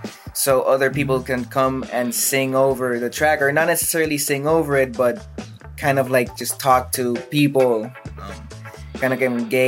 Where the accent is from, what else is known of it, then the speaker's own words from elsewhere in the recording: Puerto Rico; I grew up in Puerto Rico, and reggae is a big part of the culture, being from the Caribbean